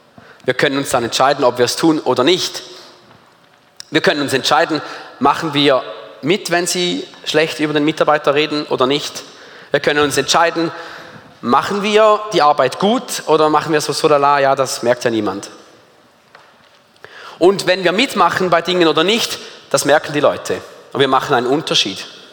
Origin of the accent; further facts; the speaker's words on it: Switzerland; wir sitzen da als Schweizer, haben keine Ahnung, was abgeht.